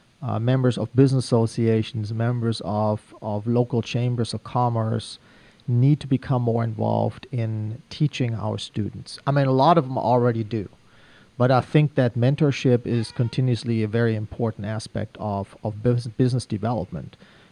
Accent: Germany; now in United States; I was born and raised overseas in Germany

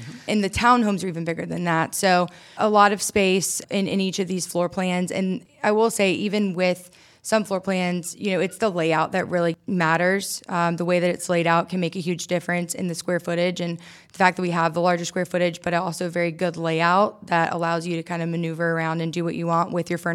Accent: Columbia, United States; And, you know, I grew up in Columbia.

